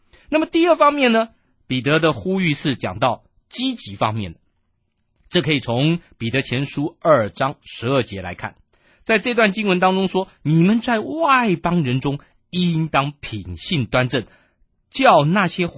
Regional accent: China; 好比说我们是属于中国政府所管理的，我们是中国人

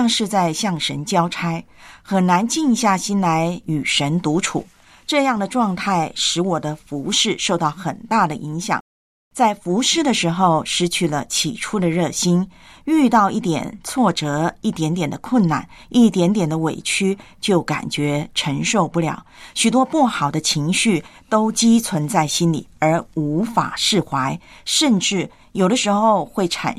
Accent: China; 就像呢我是中国人，那么我就应该呢说普通话

